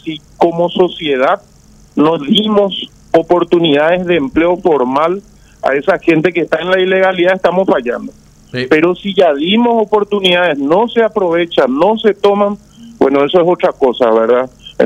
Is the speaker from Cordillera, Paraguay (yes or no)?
no; Asunción, Paraguay; Yo soy de Barrio Obrero.